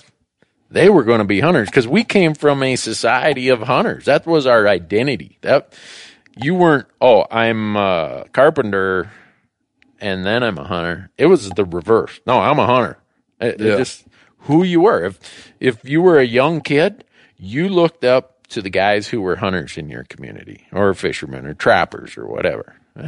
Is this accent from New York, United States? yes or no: no; Minnesota, United States; where I grew up in Minnesota, where everybody hunted and fished.